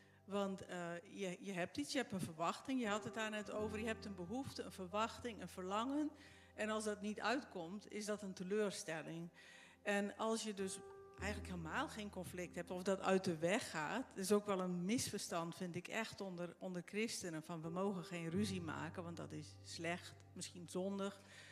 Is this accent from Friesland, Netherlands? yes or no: yes; Friesland, Netherlands; born there; also born or lived in Curaçao; op Curaçao ooit getrouwd, ver weg van Friesland, waar ik ben geboren. En ons gezin is daar ook geboren op Curaçao. En in 2009 zijn we teruggekomen naar Nederland. En sindsdien wonen we hier